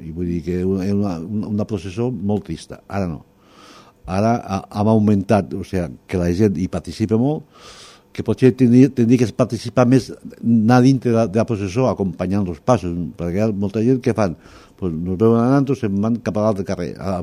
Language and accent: Catalan; Flix, Catalonia, Spain; som de Flix.